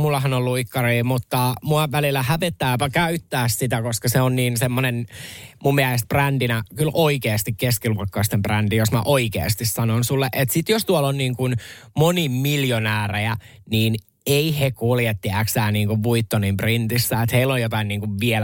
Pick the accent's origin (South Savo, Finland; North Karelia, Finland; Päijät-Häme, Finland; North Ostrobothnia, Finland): Päijät-Häme, Finland; Lahti; No mä oon tästä niin kuin Lahden seudulta.